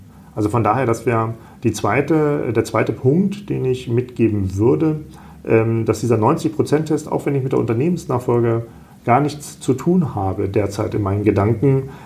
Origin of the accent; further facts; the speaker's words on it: Salzgitter, Lower Saxony, Germany; born there; now in Kassel, Germany; Aus Salzgitter, bei Braunschweig.